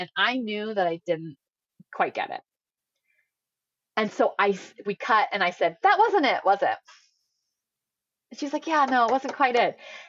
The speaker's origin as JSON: {"language": "English", "region": "Indiana", "country": "United States", "said": "Especially I'm come from Indiana, right?"}